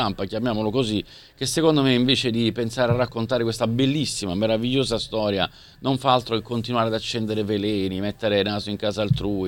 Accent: Naples, Campania, Italy; vivo Napoli in due modi, da napoletano

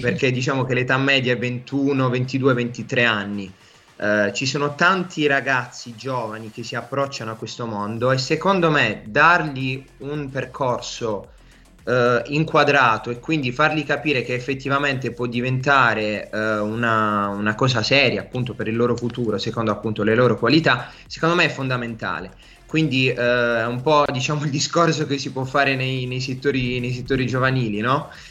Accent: Bari, Apulia, Italy; io sono di Bari, ho 26 anni

